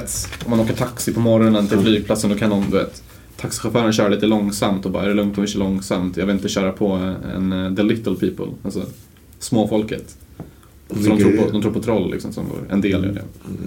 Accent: Tunisia; now in Sweden; Jag växte upp det alldeles i Tunisien.

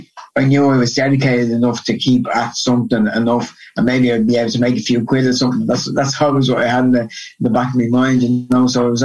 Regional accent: Dublin, Leinster, Ireland; I'm from originally from Kilmarnock and Talla. Which is on the south side, more west side of Dublin. And I lived there until I was about 12. And I moved over the north side to Portmarnock.

